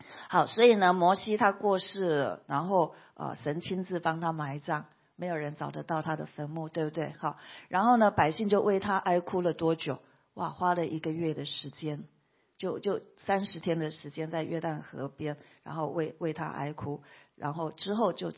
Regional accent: Taiwan; accent: Taiwanese; 我们台湾话讲就抓哈

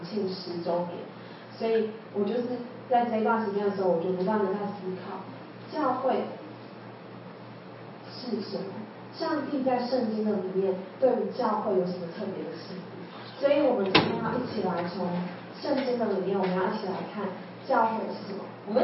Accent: Taipei, Taiwan; 我从小是在台北粮堂长大的。

